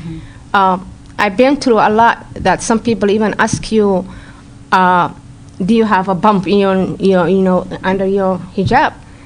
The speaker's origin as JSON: {"language": "English", "country": "Somalia", "tie": "born or raised there", "second_language": "English", "said": "I come from Somalia, and I born and raised in Somalia"}